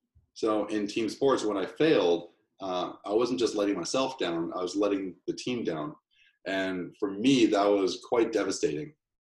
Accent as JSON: {"language": "English", "country": "Canada", "tie": "born or raised there", "said": "growing up in Canada, we never see swimmers on TV."}